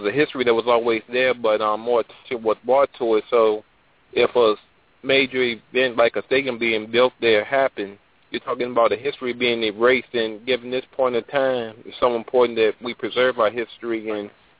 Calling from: Richmond, Virginia, United States; I'm coming in from Richmond, Virginia.

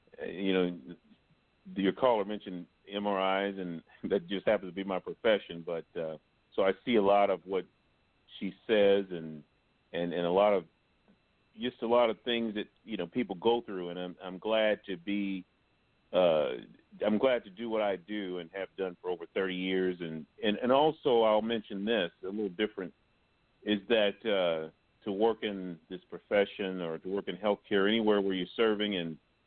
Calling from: Indianapolis, Indiana, United States; I'm calling from Indianapolis

